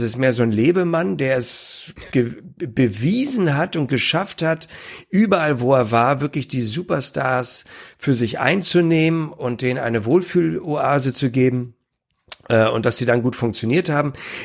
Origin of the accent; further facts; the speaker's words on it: Hamburg, Germany; dass ich auch als Hamburger gar nichts gegen Bayern München habe